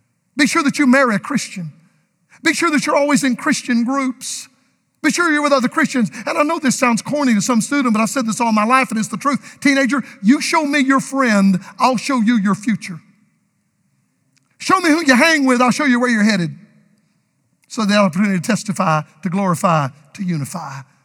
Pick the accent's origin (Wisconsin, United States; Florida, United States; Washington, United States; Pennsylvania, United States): Florida, United States; In Florida, my home state, they rub a gator head.